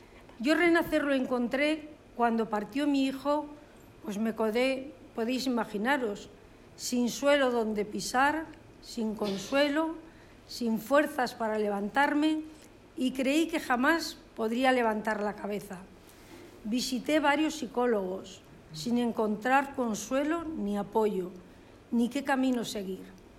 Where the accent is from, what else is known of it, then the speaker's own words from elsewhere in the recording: Valencia, Valencian Community, Spain; madre de Emilio José, y vengo de Valencia